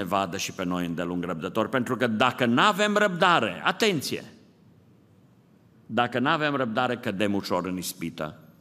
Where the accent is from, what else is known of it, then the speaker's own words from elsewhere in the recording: Transylvania, Romania; eu sunt ardelean.